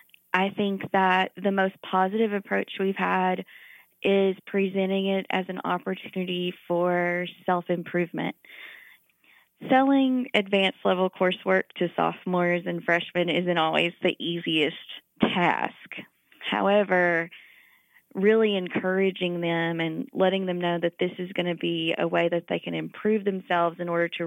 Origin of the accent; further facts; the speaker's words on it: Kentucky, United States; I grew up in Clay County, which is in the southeast region of the state. I attended college at the University of Kentucky